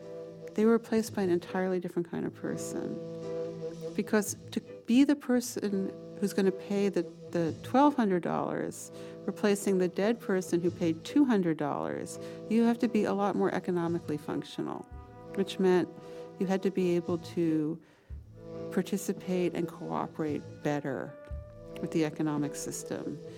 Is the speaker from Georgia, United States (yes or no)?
no; New York City, New York, United States; One of the things that I've learned about life by being a New Yorker is that people have contradictions and people make mistakes and there's nuances in behavior. You know, if you grow up in an apartment building, you hear people fucking, you hear people crying